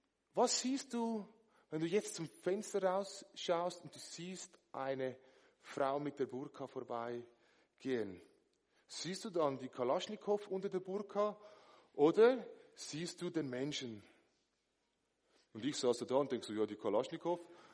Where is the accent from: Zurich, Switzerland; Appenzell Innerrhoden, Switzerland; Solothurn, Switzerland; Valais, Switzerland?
Zurich, Switzerland; Dietikon; now in Schlieren, Switzerland; Ich bin in Dietikon aufgewachsen, da gibt es nebenan Schlieren, da wo ich jetzt wohne